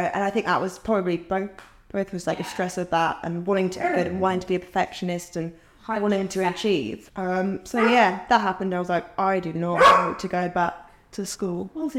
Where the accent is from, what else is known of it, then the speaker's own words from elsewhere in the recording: Northampton, East Midlands, United Kingdom; I'd been to London, so I'm from Northampton. I'd been to London maybe a handful of times.